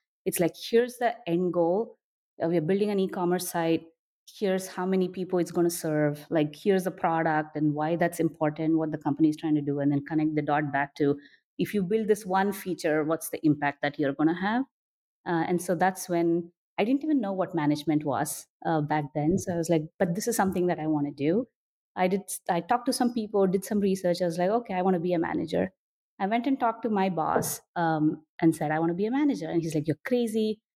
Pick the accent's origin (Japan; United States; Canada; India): India; I grew up in India. I got access to computers when I was in middle school.